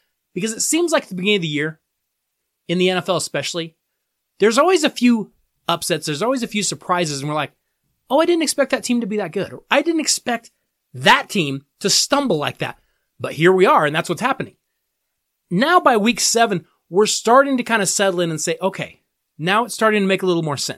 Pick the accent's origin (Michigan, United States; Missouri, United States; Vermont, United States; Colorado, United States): Colorado, United States; when people would hear that I'm from Colorado, they would always say the exact same thing. Oh, you're from Colorado? Well, you must be a skier. You must love the snow. Well, I love the snow. Yes, I grew up with snow